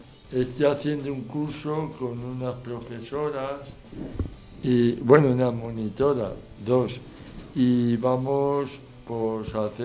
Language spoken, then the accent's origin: Spanish; Leganés, Community of Madrid, Spain; Hay librerías aquí en Leganés, porque nosotros somos de Leganés, que tienen ya libros adaptados a lectura fácil.